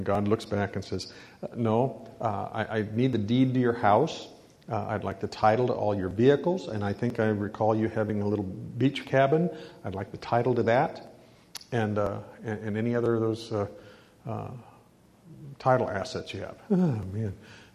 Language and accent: English; Nebraska, United States; I grew up in Nebraska, and so hopefully it'll be better.